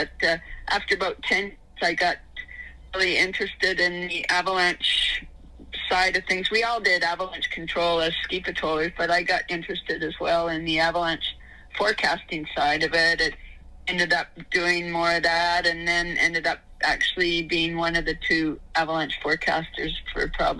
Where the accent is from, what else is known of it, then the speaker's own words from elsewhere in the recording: Vancouver, British Columbia, Canada; now in Whistler, Canada; I was brought up in Vancouver. We were always a fairly sporty family, and I learned to ski when I was a kid up on Mount Seymour, one of the local mountains.